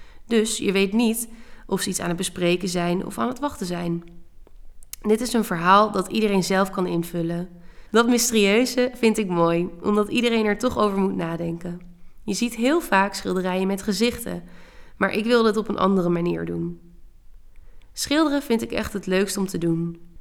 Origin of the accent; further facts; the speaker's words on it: Scheveningen, South Holland, Netherlands; Ik kom zelf ook uit Scheveningen en ik heb daar familie wonen.